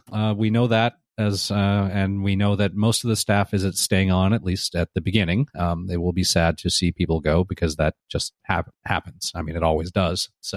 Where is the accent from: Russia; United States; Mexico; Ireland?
Russia; English is a second language; I'm from Russia and listened to you since last summer.